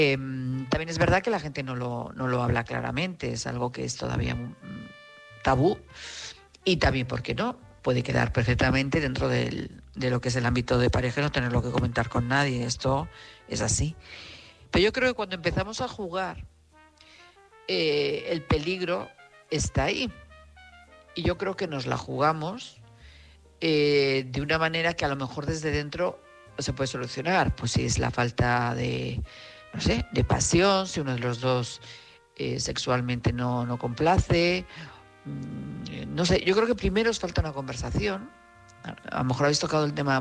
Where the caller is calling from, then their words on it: Madrid, Community of Madrid, Spain; de Madrid, corresponsal de Madrid.